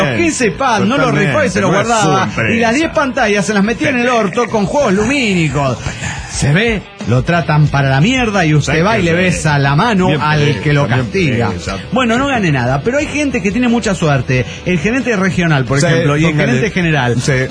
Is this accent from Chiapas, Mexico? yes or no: no; Toluca, State of Mexico, Mexico; de Toluca, México.